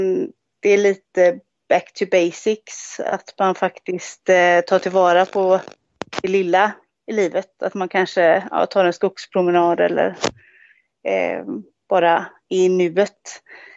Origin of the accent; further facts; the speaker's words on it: Västra Götaland County, Sweden; Vi har i Bohuslän, där jag är ifrån då, väldigt mycket hällristningar och sånt.